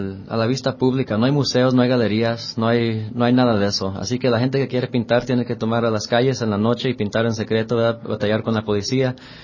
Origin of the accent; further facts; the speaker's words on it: Pacoima, California, United States; yo sabía que quería traer el arte a mi pueblo de Pacoima